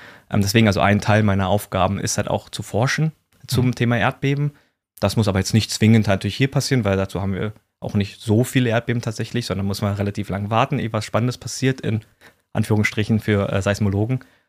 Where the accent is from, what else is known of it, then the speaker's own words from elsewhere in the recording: Berlin, Germany; Also ich bin eigentlich Berliner, ich weiß nicht, ob man es sogar raushört, der eine oder andere vielleicht.